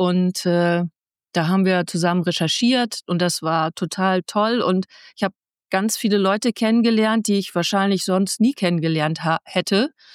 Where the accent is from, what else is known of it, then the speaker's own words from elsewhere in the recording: Bremen, Germany; now in Berlin, Germany; In meiner Jugend bin ich nämlich aufgewachsen in Werderland